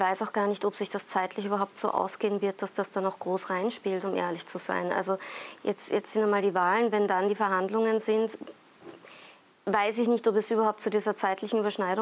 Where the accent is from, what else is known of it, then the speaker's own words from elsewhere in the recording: Salzburg, Austria; born there; ich bin gebürtige Salzburgerin